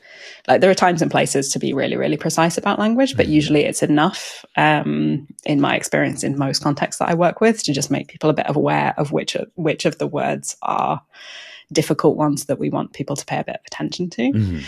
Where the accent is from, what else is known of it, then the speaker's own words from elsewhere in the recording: United Kingdom; I'm a Brit, so I'm very used to using very flowery language